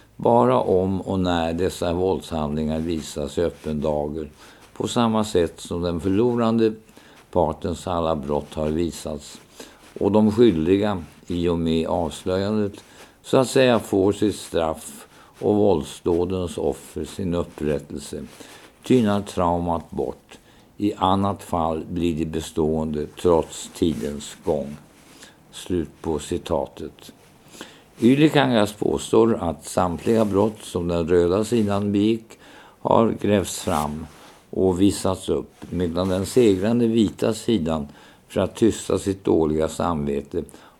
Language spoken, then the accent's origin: Swedish; Norrland, Sweden; I min norrländska barndom fanns nästan i varannan familj ett finskt barn. Själv hade jag några år en finsk lillebror från Kemi.